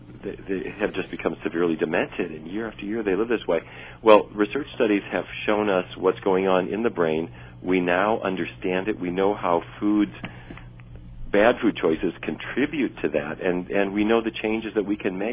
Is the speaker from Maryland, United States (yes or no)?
no; Fargo, North Dakota, United States; the people who did not eat the way I ate growing up in Fargo, North Dakota, eating bacon and sausage